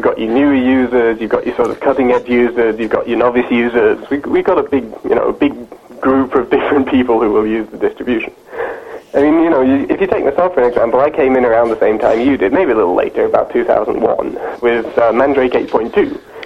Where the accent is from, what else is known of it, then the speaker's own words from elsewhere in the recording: England, United Kingdom; now in Vancouver, Canada; I live in Vancouver, although I'm English.